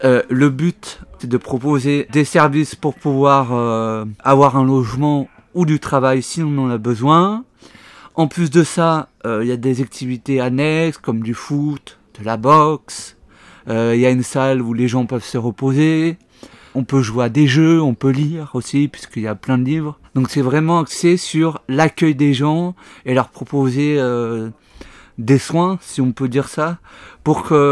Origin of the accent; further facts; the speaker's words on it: Clermont-Ferrand, Auvergne-Rhône-Alpes, France; born there; now in Riom, France; né en 98, donc l'année où la France a gagné la première Coupe du Monde. Je suis originaire de Clermont-Ferrand, puisque j'y suis né. Et maintenant, ça fait 25 ans que je suis à Rion.